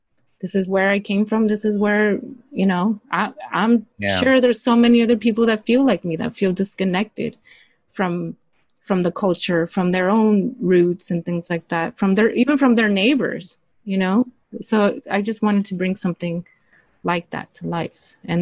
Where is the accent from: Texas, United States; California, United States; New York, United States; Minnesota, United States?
California, United States; Los Angeles; No, I am from South Central. This is what made me.